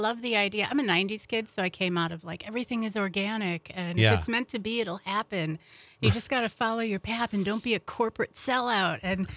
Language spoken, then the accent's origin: English; Green Bay, Wisconsin, United States; also born or lived in Chicago; I grew up in Green Bay and then lived there until 2008. 2008 to 2018, I lived in Chicago, and then I came back in 2018.